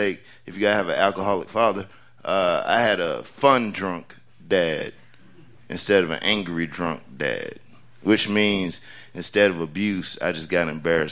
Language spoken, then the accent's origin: English; Oklahoma, United States; born there; also born or lived in Spain / North Carolina; So I was born in Oklahoma, even though, yeah, I claim North Carolina because that's where I've been the longest.